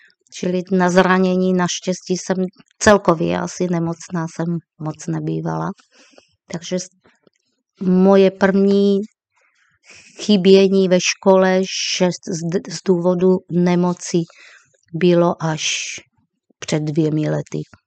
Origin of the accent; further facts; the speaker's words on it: Slovakia; accent: Slovak; Czech is a second language; now in Czech Republic; tím, že jsem Slovenka, to určitě víte, že jsem Slovenka, že to poznat na mojím přízvuku.